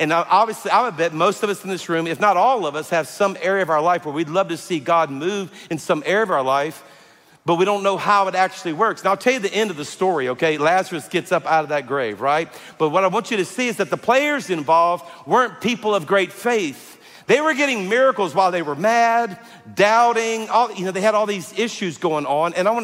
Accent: Louisiana, United States; because I'm from South Louisiana, I have a sense of humor.

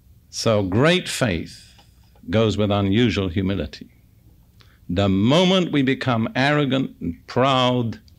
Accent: England, United Kingdom; and I'm English, so I can say it.

